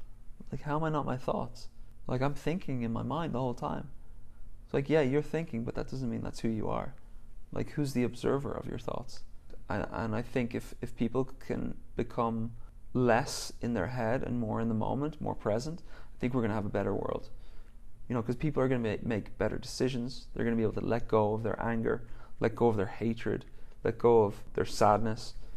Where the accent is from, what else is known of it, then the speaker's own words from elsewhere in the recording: Ireland; based on my childhood, based on growing up in Ireland, I just have a massive appreciation for nature.